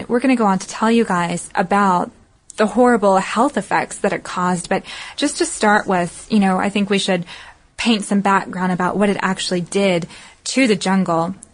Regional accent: the South, United States; accent: southern; My southern accent gets in my way sometimes, the internet.

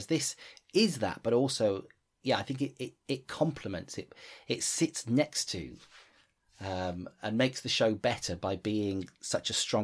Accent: United Kingdom; what we as British people tend to do when something terrible has happened.

